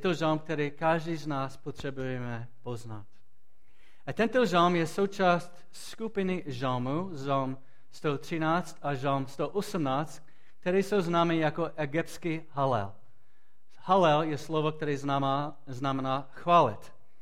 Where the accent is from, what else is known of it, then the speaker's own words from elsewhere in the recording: Florida, United States; Czech is a second language; now in Czech Republic; když říkám z Floridy, říkají, co tady děláš. A proč bych chtěl tady bydlet s rodinou, když jsem z Floridy.